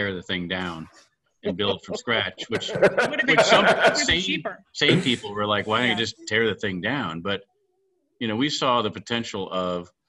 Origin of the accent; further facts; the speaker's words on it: Mansfield, Ohio, United States; I'm originally from Mansfield.